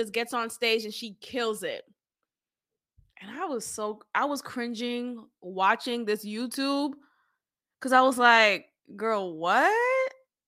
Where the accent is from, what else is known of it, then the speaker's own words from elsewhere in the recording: Boston, Massachusetts, United States; And I hate to say that because I am a Bostonian, right? I grew up in Boston. That's my hometown. But Boston men, absolutely not.